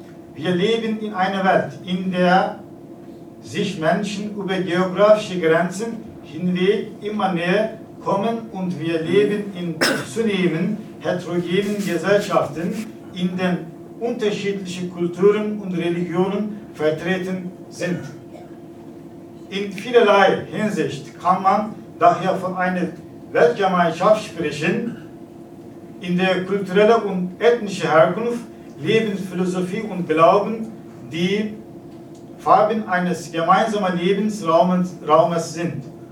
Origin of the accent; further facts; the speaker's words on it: Turkey; German is a second language; moved away as an adult; now in Cologne, Germany; bin 42 Jahre alt, geboren in der Türkei und dort gewachsen. Bin erst 98 in Deutschland eingereist. Seitdem habe ich in Köln gelebt und wie Sie meinen Akzent merken, bin ich mittlerweile etwas Kölner geworden.